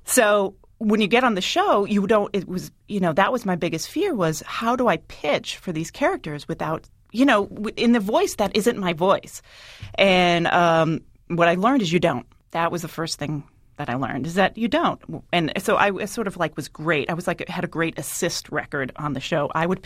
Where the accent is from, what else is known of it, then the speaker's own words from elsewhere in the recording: Boston, Massachusetts, United States; Well, being an Irish Catholic girl from Boston, I was sort of like, "Huh, doesn't that make me inherently racist in a way?"